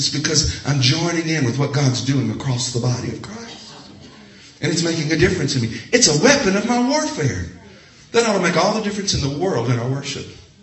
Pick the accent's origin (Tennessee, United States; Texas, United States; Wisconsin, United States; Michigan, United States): Tennessee, United States; Nashville; I grew up in Nashville, Tennessee. The church that I worshiped in Nashville, Tennessee, I was the music director at, had a little bit of country flavor.